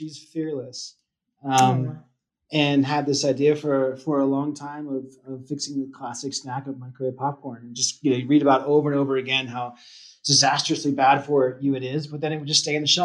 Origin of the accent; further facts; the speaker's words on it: East Coast, United States; now in Boulder, United States; I think I grew up on the East Coast. I'm now living in Boulder, Colorado. So a big change there.